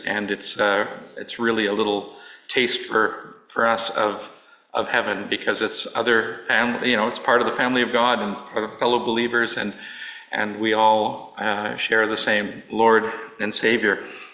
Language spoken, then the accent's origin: English; Sudbury, Ontario, Canada; And I'm from Sudbury, as was established already.